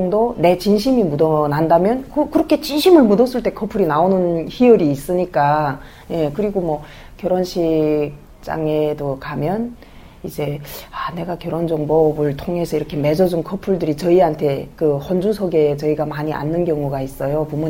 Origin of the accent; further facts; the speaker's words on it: North Korea; now in South Korea; 내가 북한 여성이니까 북한 여성으로서 한국 사회에 살아가면서